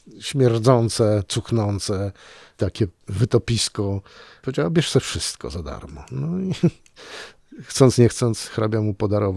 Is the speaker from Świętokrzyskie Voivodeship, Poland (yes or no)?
yes; Świętokrzyskie Voivodeship, Poland; Myślę, że moje pochodzenie tutaj zdecydowało, a ja pochodzę z Gór Świętokrzyskich, gdzie wojna była czymś zupełnie innym niż to, jak ją widziano, czy przeżywano nawet tutaj na Śląsku.